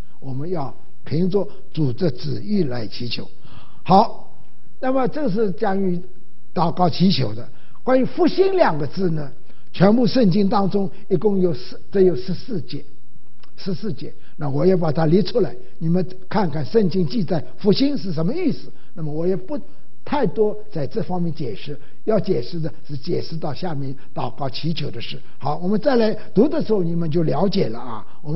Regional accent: Wenzhou, Zhejiang, China; 我本人是出生在温州啊，我是浙江温州，所以我是说，老实说，我是温州人。温州话你们听不懂的啊

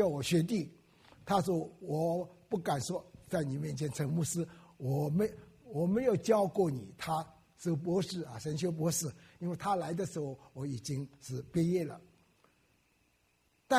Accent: Wenzhou, Zhejiang, China; now in United States; 清明节4月5号要到我的老家温州去为我们的先人先父母的墓地去扫墓。我想应该是时候了，因为我到美国来刚刚今四月为止刚刚30年到美国来

